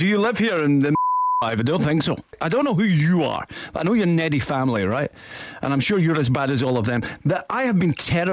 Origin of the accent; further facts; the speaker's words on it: Kilmacolm, Scotland, United Kingdom; I don't think you realise I'm originally from Kilmacombe.